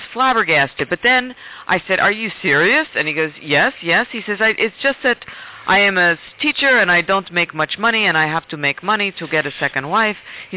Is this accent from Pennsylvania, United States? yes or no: yes; Philadelphia, Pennsylvania, United States; now in California, United States; He's actually from Rome, and I am actually from Philly, but we are in California.